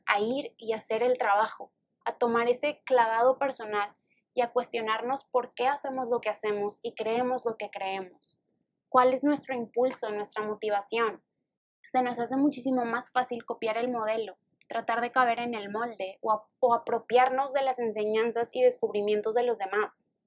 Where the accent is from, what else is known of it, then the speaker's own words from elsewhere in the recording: Mexico; soy mexicana